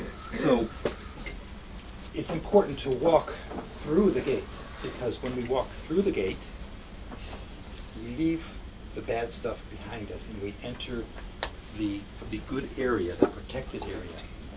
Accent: United States; So this is kind of foreign to me as an American brought up in a different way.

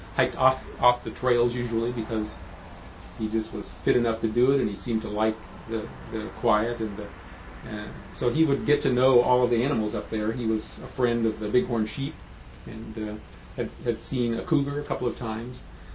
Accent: Petaluma, California, United States; Sonoma County, which is where we had grown up as kids. I grew up in Petaluma, so I'm very much of a local person.

